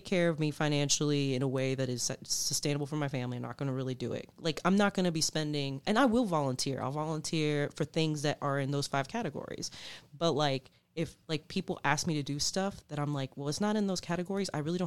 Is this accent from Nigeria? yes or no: no; Puerto Rico; born there; I was born in Puerto Rico.